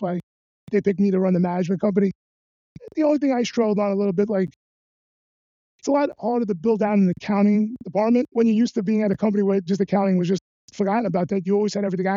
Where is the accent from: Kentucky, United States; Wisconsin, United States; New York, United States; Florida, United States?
New York, United States; Brooklyn; But I grew up in Brooklyn.